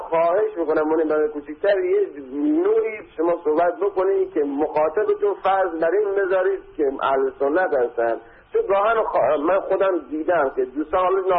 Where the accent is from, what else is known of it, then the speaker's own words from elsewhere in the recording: Iran; من خودم به عنوان یک ایرانی مسلمان اهل سنت